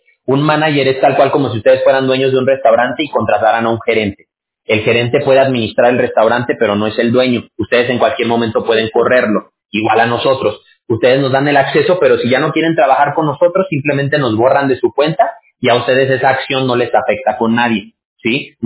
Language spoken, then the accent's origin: Spanish; Mexico; decimos en México, de donde yo soy